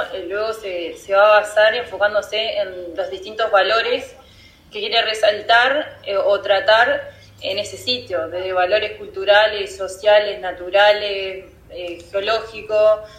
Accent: San José, Uruguay; Yo soy del interior de San José. No me pude acostumbrar a Montevideo.

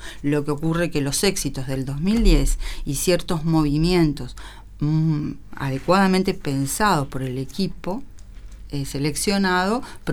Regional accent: Uruguay; sería deseable que aunque perdiéramos, Uruguay, también siguiéramos siendo de la Celeste.

